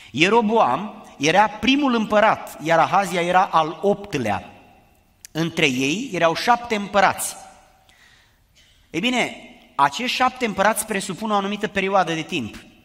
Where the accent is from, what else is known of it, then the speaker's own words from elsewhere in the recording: Romania; born there; Dar luând de pildă țara noastră unde ne-am născut în România, exista o cultură foarte bine definită pentru că nu era mixată cu alte etnii.